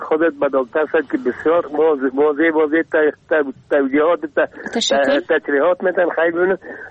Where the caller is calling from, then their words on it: Kabul, Afghanistan; از کابل هستم.